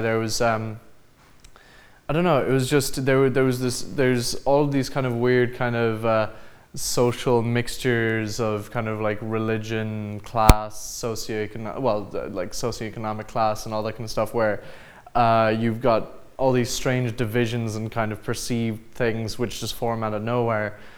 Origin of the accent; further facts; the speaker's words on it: Portugal; moved away; Well, like I'm originally from Portugal, but it's a weird kind of story. Like I'm half Irish, half Belgian. I was born in Portugal.